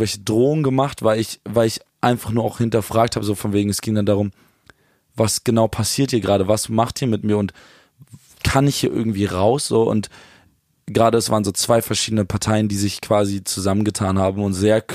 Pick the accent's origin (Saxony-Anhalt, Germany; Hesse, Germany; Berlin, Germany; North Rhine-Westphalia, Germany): Berlin, Germany; wenn man Berlin mit der richtigen Liebe als Berliner Junge begegnet